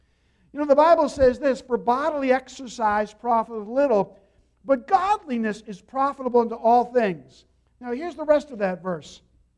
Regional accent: New Jersey, United States; My wife and I, who you know is from North Adams, I'm from New Jersey, fell in love, wanted to get married

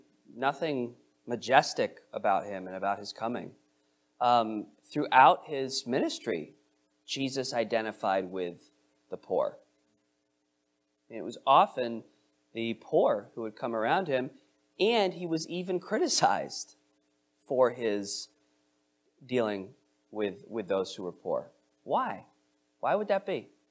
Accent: United States; And I think it's important for us as American capitalists, right, to be reminded of our obligations to the poor

